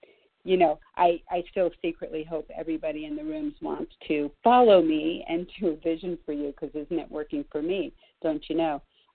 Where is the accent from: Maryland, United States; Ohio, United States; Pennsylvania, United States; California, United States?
California, United States; Los Angeles; I grew up in Los Angeles, and my mother taught me that even within the Jewish communities, right, so that we city Jews were better than the valley Jews.